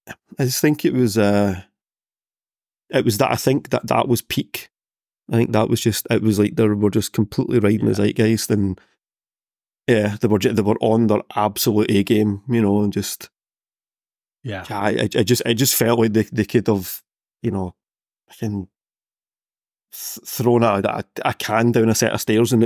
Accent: Glasgow, Scotland, United Kingdom; so I'm from Glasgow, so as you've experienced, a Glasgow audience, we're very vocal and we really attach ourselves

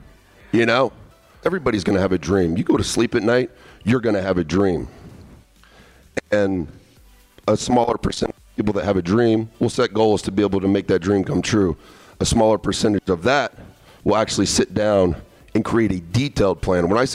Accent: Indianapolis, Indiana, United States; 47 miles from my hometown, Indianapolis, Indiana

